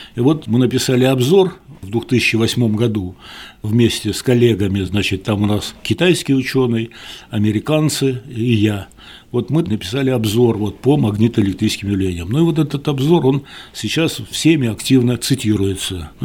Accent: Krasnoyarsk, Krasnoyarsk Krai, Russia; Я вообще родился в Красноярске, вот, окончил там среднюю школу, потом поехал учиться в Томск.

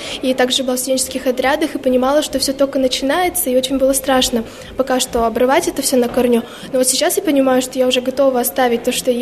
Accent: Veliky Novgorod, Novgorod Oblast, Russia; Да, я из Великого Новгорода.

